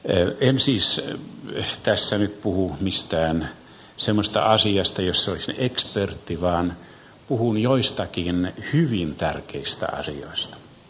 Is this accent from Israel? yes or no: yes; Israel; kun hän huomasi, että olen Israelista